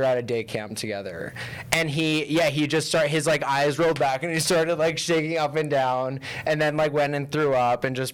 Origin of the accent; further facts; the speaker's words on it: New York, United States; I'm from Long Island.